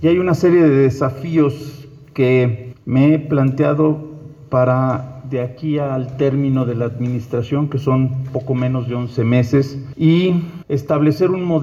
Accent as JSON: {"language": "Spanish", "region": "Hidalgo", "country": "Mexico", "said": "porque finalmente todos somos hidalguenses"}